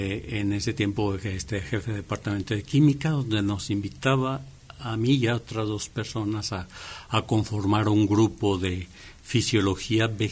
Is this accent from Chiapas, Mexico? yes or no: no; León, Guanajuato, Mexico; No, soy de León, Guanajuato. Uh-huh. Estudié aquí en la Universidad Autónoma de Aguascalientes, sí. La licenciatura. Soy el menor de 8 hermanos, uh-huh. Una familia grande.